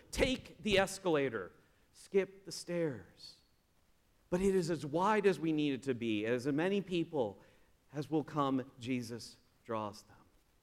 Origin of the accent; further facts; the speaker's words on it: Minnesota, United States; I'm from Minnesota. We're nice people.